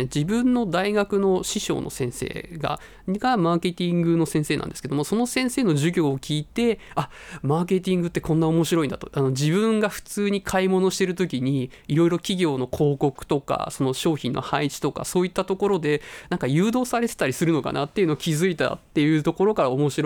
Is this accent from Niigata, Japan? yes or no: no; Chiba, Japan; あ、千葉県です。